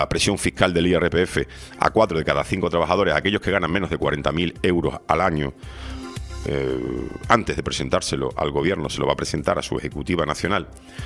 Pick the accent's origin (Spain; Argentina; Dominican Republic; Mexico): Spain; Los españoles somos los segundos europeos menos felices.